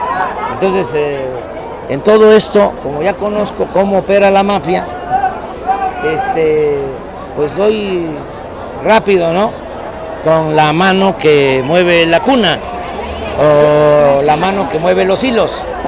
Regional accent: Mexico; Yo lo que quiero, como muchos mexicanos, millones de mexicanos, es que haya un cambio

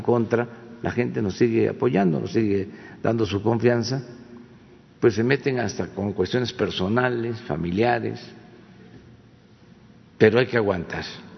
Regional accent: Tepetitán, Tabasco, Mexico; mi tierra natal, en Macuspana. Yo soy de Tepetitán, Macuspana, Tabasco

